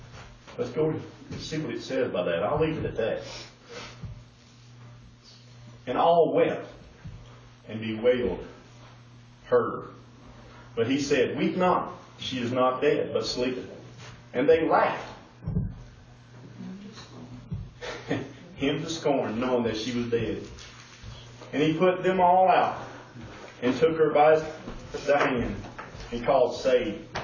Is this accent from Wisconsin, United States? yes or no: no; Virginia, United States; I grew up in Virginia. You had to fight where I grew up.